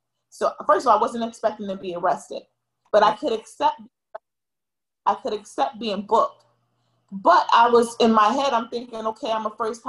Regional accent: Miami, Florida, United States; also born or lived in Bronx, New York; So I was born in the inner city of, I was born in Bronx, but raised in the inner city of Miami, Florida.

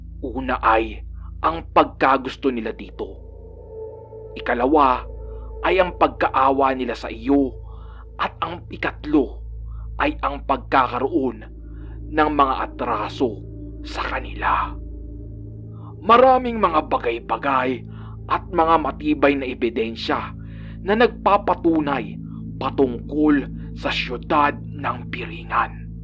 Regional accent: Eastern Visayas, Philippines; Ako po ay tubong Samar.

